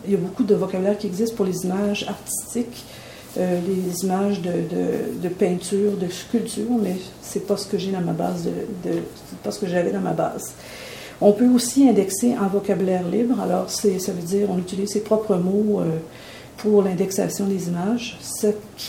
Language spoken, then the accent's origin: French; Canada; Comme je viens du Canada, c'est un pays qui fonctionne dans deux langues, le français et l'anglais.